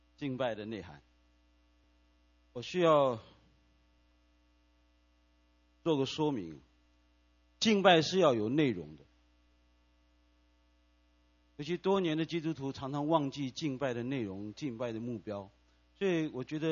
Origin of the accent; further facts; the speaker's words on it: China; 我们中国人过新年是我们最重要的一个节日。